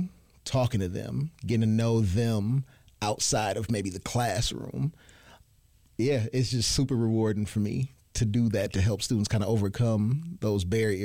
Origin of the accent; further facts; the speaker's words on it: Saginaw, Michigan, United States; born there; I was born in Saginaw, Michigan, and I don't know if everybody's familiar with that area. I was born in Saginaw, Michigan in the 80s.